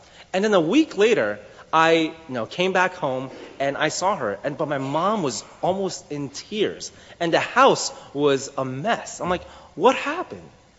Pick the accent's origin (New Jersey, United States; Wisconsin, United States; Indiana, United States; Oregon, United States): New Jersey, United States; Tenafly; I grew up in the Tenafly area. I went to Tenafly High School